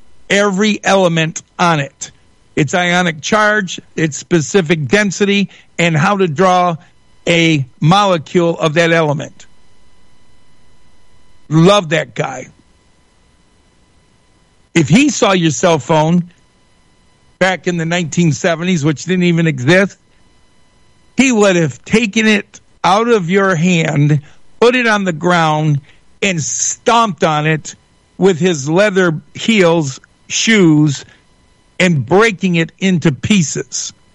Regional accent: Shelby Township, Michigan, United States; Growing up in Utica Community Schools, going to Shelby Junior High on Van Dyke, just north of 23 Mile, Mallow Junior High, eventually Eisenhower High School in Shelby Township.

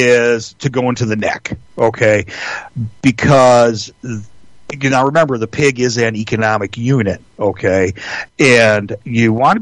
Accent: United States; I like making money. I'm an American. I like making money.

